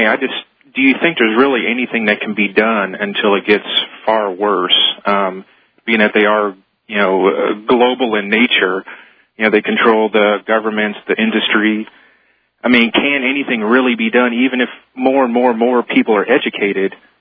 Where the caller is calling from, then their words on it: Indianapolis, Indiana, United States; Indianapolis.